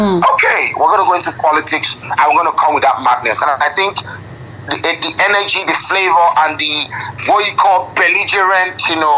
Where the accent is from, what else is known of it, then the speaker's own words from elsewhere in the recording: Port Harcourt, Rivers, Nigeria; also born or lived in Lagos / Ile-Ife / United States; I'm from Ile-Ife. I grew up in Port Harcourt. I was born in Lagos, schooled in the U.S., so I'm as diverse as a human being can be.